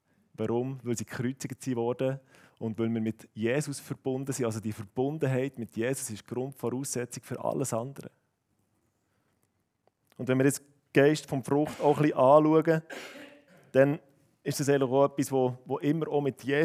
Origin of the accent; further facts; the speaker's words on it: Bern, Switzerland; Wir sind Berner, wir sind freundlich von Natur aus.